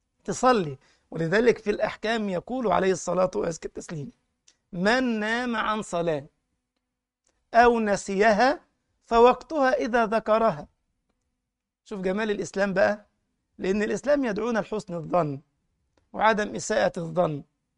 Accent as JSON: {"language": "Arabic", "country": "Egypt", "said": "أي والله، احنا عندنا في مصر المنبه اللي هو بيقعد يرن جامد ده"}